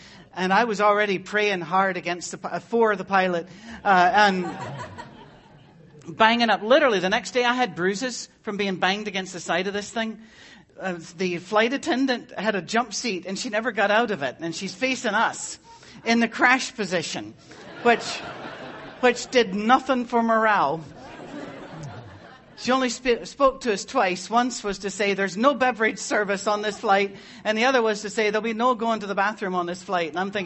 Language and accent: English; Detroit, Michigan, United States; You can tell by the way I talk that I come from Detroit, Michigan. That's where I've been for the last 8 years at least.